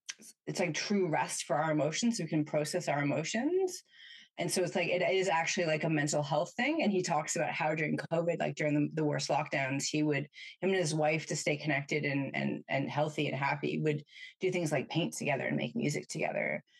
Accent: Canada; As a Canadian, I'm, you know, proud to have him as a fellow countryman, countrywoman, country person.

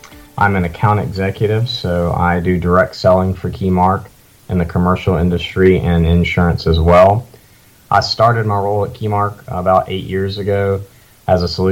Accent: United States; born there; But since I was originally from Lawrence County, they decided that being born out of county, I did not count as the first child born in 1989 in Greenwood.

